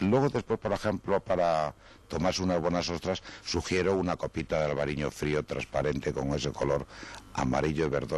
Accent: Galicia, Spain; now in Madrid, Spain; Somos gallegos que vivimos en Madrid desde hace mucho tiempo, pero estamos muy vinculados a Galicia

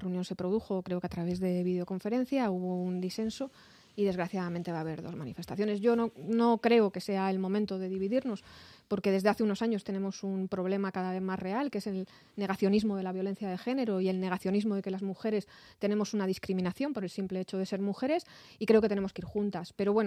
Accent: Community of Madrid, Spain; Yo soy muy madrileña y muy poco gallega.

